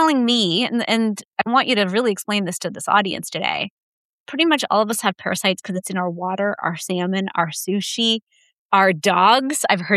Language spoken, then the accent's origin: English; United States; It didn't occur to me as an American, my water could have parasites.